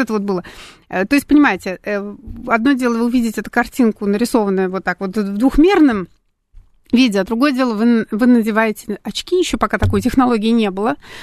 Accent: Moscow, Russia; мы москвичи, богатые люди.

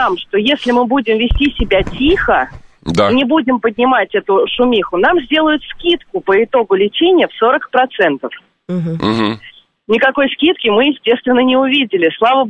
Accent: Moscow, Russia; я из Москвы.

